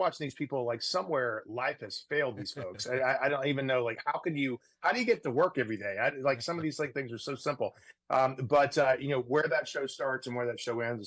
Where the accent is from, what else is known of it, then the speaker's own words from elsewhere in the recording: the South, United States; now in San Francisco, United States; I grew up in the South. So barbecue sauce and pulled pork were kind of in my baby bottle growing up.